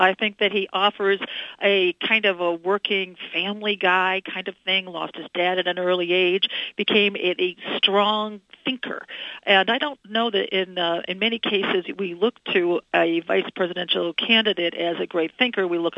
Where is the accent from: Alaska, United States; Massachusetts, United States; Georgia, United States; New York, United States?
Massachusetts, United States; having been a liberal Republican governor of Massachusetts, my home state